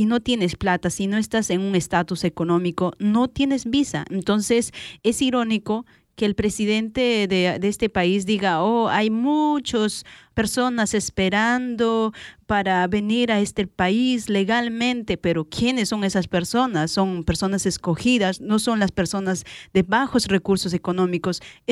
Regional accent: Peru; now in United States; Yo soy de Perú y lo que veo aquí es

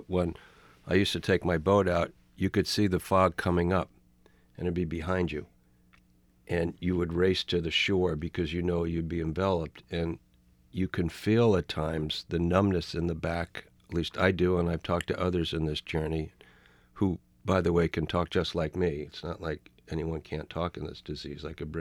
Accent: Rye, New York, United States; Steve and I grew up in Rye, New York, outside Manhattan.

